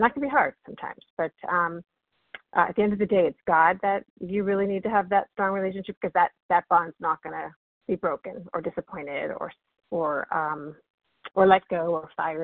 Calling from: Massachusetts, United States; from Massachusetts.

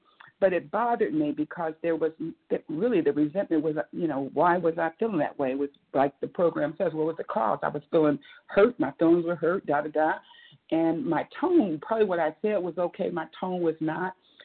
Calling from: Atlanta, Georgia, United States; I'm calling … from Atlanta.

